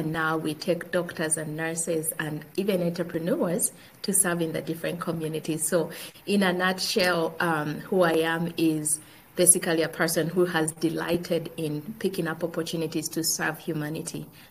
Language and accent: English; Uganda; moved away as an adult; now in United States; I am born and raised in Uganda, and I've been in the US for about, I want to say, 22 years now, since 99. So half of my life has been here.